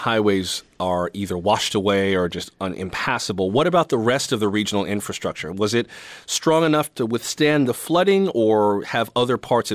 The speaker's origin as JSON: {"language": "English", "town": "West Point", "region": "Nebraska", "country": "United States", "tie": "born or raised there", "said": "Estimates of losses are well into the millions of dollars near my hometown of West Point, Nebraska."}